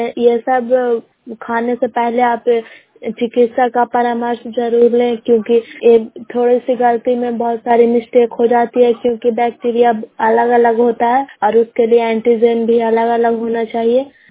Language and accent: Hindi; Bairingan, Bihar, India; ग्राम बैरिंगन post Makrata जो नालंदा के निवासी हूँ